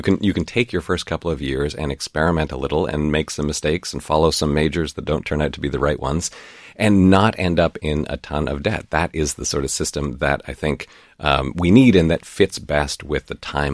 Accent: Toronto, Ontario, Canada; moved away as an adult; also born or lived in New York City; I grew up in Canada, in Toronto

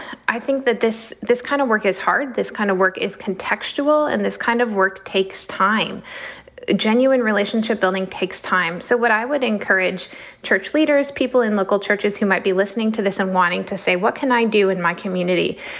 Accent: Minnesota, United States; Yeah, so I grew up here in Minnesota, overwhelmingly white state, a state that tends to have more progressive values.

